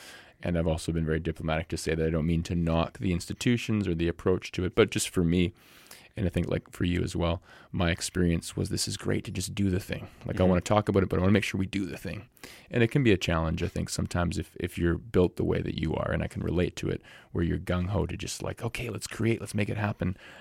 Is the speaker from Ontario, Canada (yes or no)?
no; Victoria, British Columbia, Canada; For me, I'm also from Victoria. I also was heavily involved in theater at Oak Bay High School.